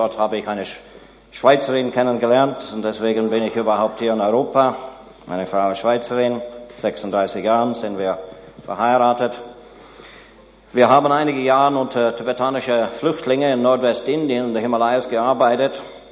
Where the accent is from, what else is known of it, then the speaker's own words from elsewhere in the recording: Canada; ich bin Kanadier. War in Kanada Lehrer für Biologie, für Geographie mit Schwergewicht Geologie und für Geschichte.